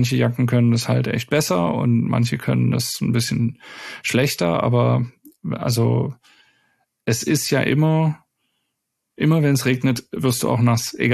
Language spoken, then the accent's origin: German; Wuppertal, North Rhine-Westphalia, Germany; born there; ich bin gebürtig aus Wuppertal, was ja den Ruf hat, durchaus auch schon mal ein übles Regenloch zu sein.